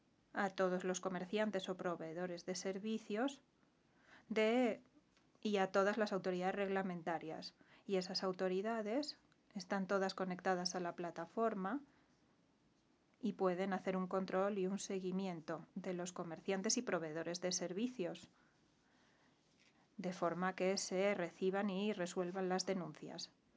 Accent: Portugal; Spanish is a second language; soy de Portugal.

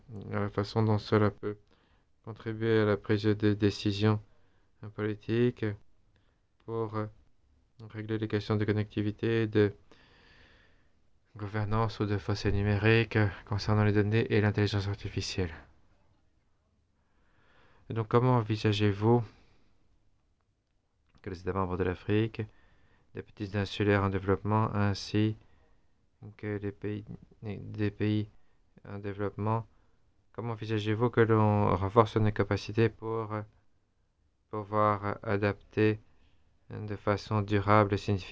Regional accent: Gambia; Je suis président du CSTD et je viens de la Gambie.

